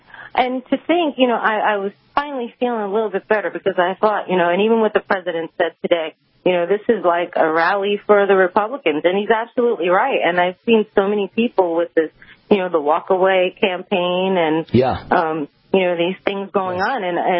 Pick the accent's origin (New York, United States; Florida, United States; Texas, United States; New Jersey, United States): New York, United States; I'm from New York, as you know, there's lots of liberals, and our leaders are Democrats against their president